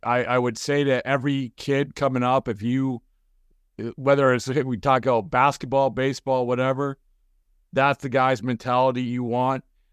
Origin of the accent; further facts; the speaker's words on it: Essex, Massachusetts, United States; So I grew up in Essex, Massachusetts.